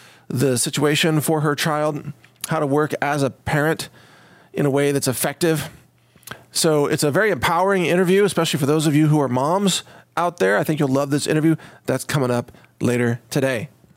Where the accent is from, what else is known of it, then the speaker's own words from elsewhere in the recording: Midwest, United States; I grew up in the Midwest. I know exactly what it's like.